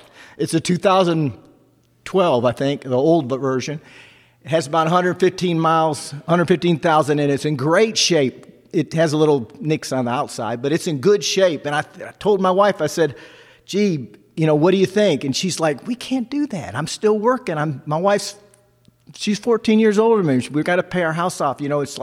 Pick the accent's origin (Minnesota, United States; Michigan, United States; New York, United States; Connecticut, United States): Michigan, United States; Garden City; it was in Dearborn, where I'm raised from Garden City, just west of Detroit